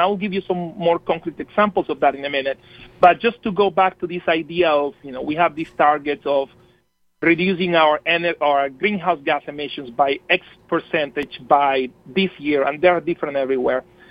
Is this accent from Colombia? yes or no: yes; Colombia; English is a second language; moved away as an adult; now in Wisconsin, United States; About the accent, since you mentioned that, I grew up in Colombia and I came to Wisconsin about 18 years ago for college and just fell in love with the state, and this is home now.